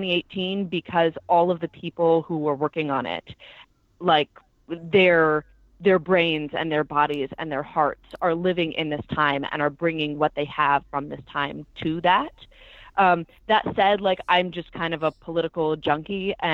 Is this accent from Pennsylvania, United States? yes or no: yes; Philadelphia, Pennsylvania, United States; also born or lived in Boston, Massachusetts; I'm from Philadelphia originally, and so it's always Phillies first. But I lived in Boston for 7 years